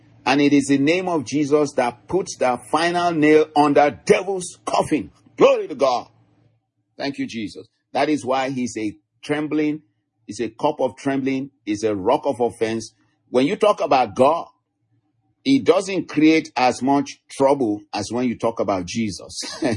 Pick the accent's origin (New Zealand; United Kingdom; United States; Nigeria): Nigeria; the culture where I grew up from, you know, I'm from Nigeria. My culture, the Yoruba culture